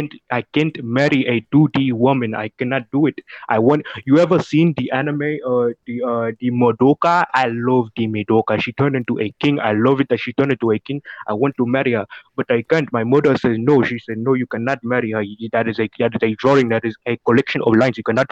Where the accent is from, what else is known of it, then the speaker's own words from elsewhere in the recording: Nigeria; Very serious, because you, as you know, I am Nigeria.